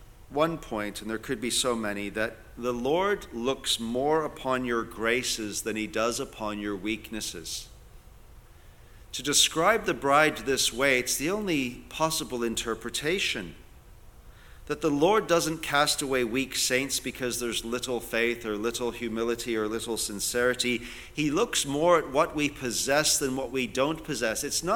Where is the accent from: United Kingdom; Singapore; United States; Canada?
Canada; Vancouver, British Columbia; You know, I'm from Vancouver, and I live in an ostensibly Indian area.